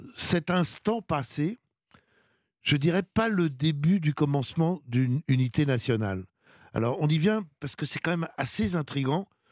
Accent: France; Et chez nous, en France, aujourd'hui

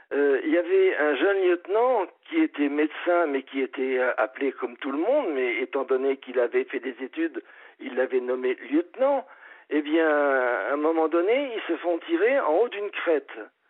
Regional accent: France; je suis un bon français. Hein. Je suis français de chousse machin.

